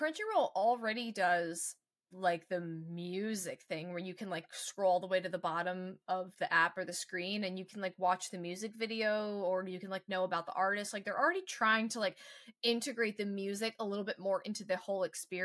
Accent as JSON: {"language": "English", "country": "United States", "said": "But as like an American, I was really excited."}